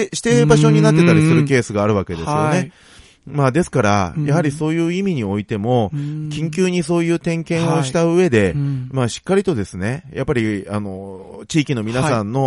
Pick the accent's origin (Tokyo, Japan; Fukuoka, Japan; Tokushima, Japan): Tokyo, Japan; Kokubunji; 私の地元だと国分寺市に高木町っていう町があるんですけれども、